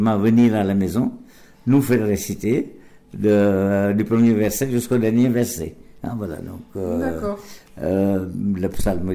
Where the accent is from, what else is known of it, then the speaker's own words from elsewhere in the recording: Gujarat, India; first language Gujarati; French is a second language; Ma langue maternelle, qui est en réalité de Gujarat, le Gujarati.